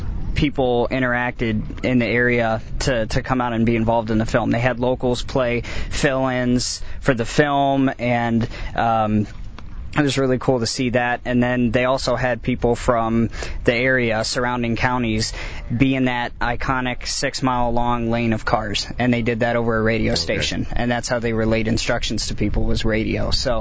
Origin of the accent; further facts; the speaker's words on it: Dubuque, Iowa, United States; Yeah, I am an Iowa boy and proud of it. I was born in Dubuque, which is 25 miles east of here, and moved around when I was a kid, but could never get away from Iowa